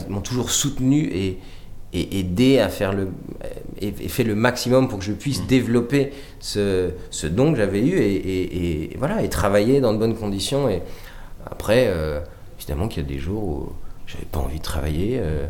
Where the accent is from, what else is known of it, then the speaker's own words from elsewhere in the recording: Chambéry, Auvergne-Rhône-Alpes, France; born there; Moi, je suis né à Chambéry, donc aller étudier à Paris